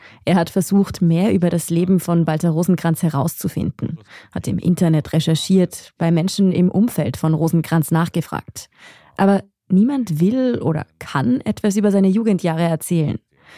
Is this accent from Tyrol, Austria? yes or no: yes; Tyrol, Austria; Vor allem in meiner Heimat Tirol.